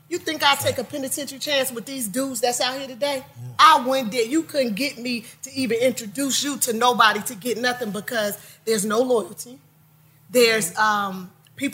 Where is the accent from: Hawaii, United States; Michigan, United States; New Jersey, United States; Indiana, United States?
New Jersey, United States; now in Atlanta, United States; and being a city girl coming to Atlanta, people always think Atlanta's slow. You know, from up north, I'm from Jersey.